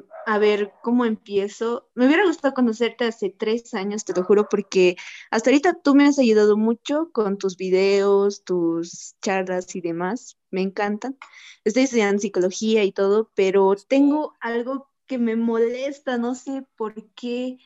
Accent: Bolivia; Soy de Bolivia y estás como a 2 horas retrasado de mi horario.

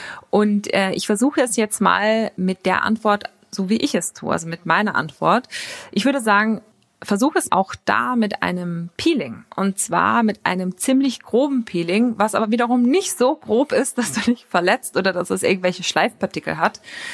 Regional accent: Klagenfurt, Carinthia, Austria; Sogar in meiner Heimatstadt Klagenfurt gibt es eines.

